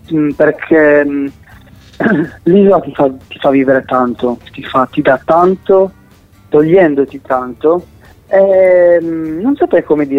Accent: Cagliari, Sardinia, Italy; Cagliari città, e dunque, che si affaccia sul mare, come Napoli.

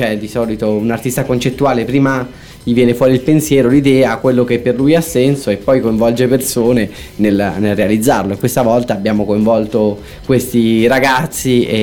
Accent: Lombardy, Italy; born there; now in Rome, Italy; io vivo a Roma da 11 anni ormai, anche se sono anch'io nato in provincia di Milano.

